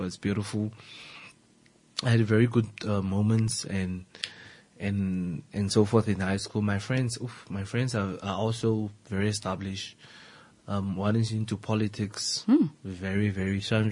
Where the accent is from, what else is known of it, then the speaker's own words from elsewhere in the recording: Lüderitz, Karas Region, Namibia; So mind you, I was born and raised in Lutheritz. My whole from zero to until I'm done.